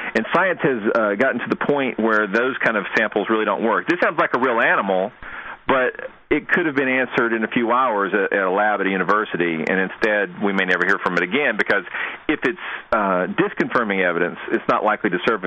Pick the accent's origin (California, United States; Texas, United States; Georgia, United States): Georgia, United States; a good example would be the Bigfoot hoax from Georgia. That's my home state.